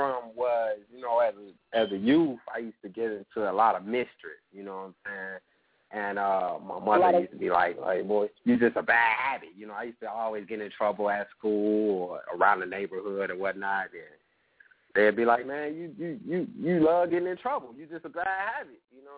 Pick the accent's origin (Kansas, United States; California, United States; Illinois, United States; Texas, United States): Illinois, United States; Kankakee; also born or lived in Chicago / Minneapolis; now in Atlanta, United States; I'm all over Minnesota. And I was raised in Kankakee, Illinois, back and forth, you know what I'm saying? So, you know, Kankakee, Chicago, Minneapolis, and now Atlanta.